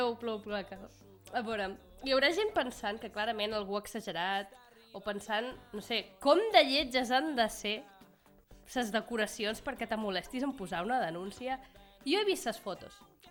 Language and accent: Catalan; Puig d'en Valls, Balearic Islands, Spain; Puig d'en Valls.